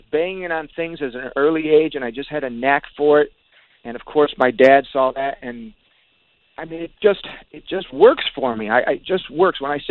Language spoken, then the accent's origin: English; Detroit, Michigan, United States; Being from the same town, you kind of have the same influences. So, I mean, first of all, growing up in Detroit is way different than California.